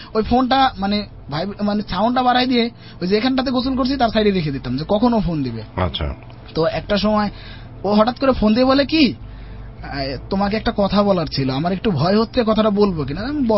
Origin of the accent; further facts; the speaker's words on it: Faridpur, Dhaka Division, Bangladesh; now in Dhaka, Bangladesh; আমাদের বাড়ি যেহেতু ফরিদপুরে, তো ওইখানে ট্রলার বা ছিপোর্ডে যেতে হবে